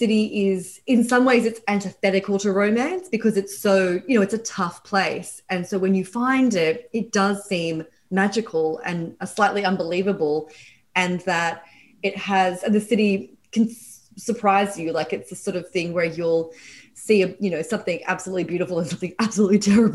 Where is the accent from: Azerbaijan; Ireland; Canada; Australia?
Australia; now in Brooklyn, United States; I've lived in Brooklyn since 2009. I'm Australian. That's my accent.